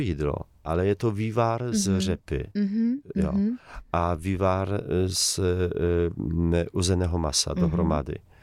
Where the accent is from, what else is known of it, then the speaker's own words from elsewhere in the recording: Poland; tam se ozve ve mně ten polský občan, ten polský fanoušek a tam jsem Polák.